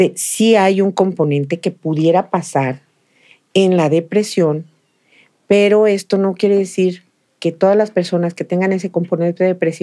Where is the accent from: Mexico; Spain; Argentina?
Mexico; mexicanos vivimos la muerte hasta en la cultura